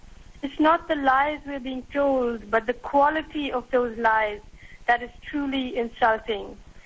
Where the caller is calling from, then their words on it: Kerala, India; I'm calling from Kerala in India, where it's close to midnight.